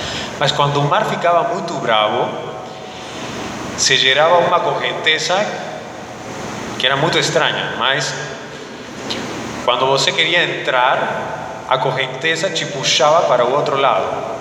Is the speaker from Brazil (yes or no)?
no; Arequipa, Peru; Eu não sou de Lima, eu sou de Arequipa, que é uma cidade no sul do Peru. Então eu sou um serrano